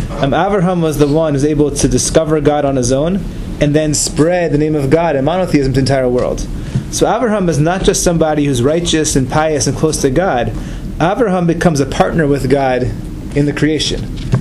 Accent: Atlanta, Georgia, United States; This is written by Rabbi Emanuel Feldman, who was my rabbi growing up in Atlanta many years back.

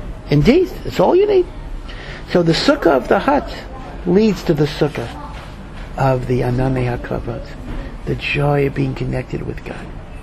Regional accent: United States; as an American, you know, my netiya would be, you know, optimism, you know.

